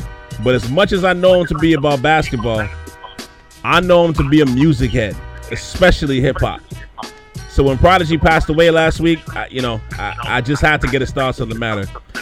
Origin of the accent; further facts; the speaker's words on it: Canada; And, you know, we're from Canada, so I can't imagine what the love was like being in New York City or wherever else, you know, across the world. Because just being in Canada here